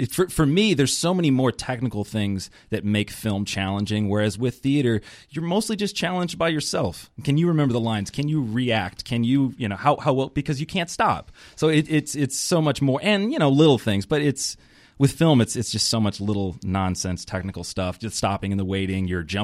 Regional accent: Plant City, Florida, United States; I grew up in Plant City. It's right outside of Tampa.

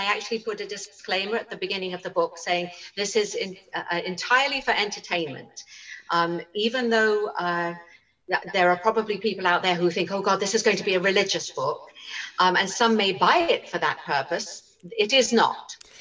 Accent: Winchester, South East England, United Kingdom; which said that Winchester, my hometown, was vying to win the title of the most Christmassy town in Britain.

